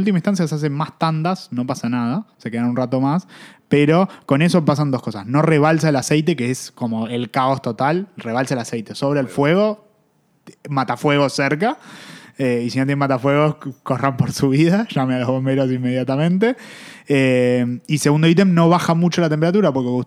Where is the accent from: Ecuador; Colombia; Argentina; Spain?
Argentina; Soy argentino, chicos, hago lo que puedo.